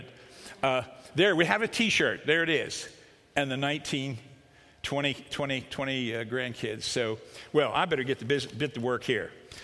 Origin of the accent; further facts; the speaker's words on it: Hagerstown, Maryland, United States; I'm a Hagerstown boy, born and raised there, met a New England girl here, born and raised on Summit Avenue.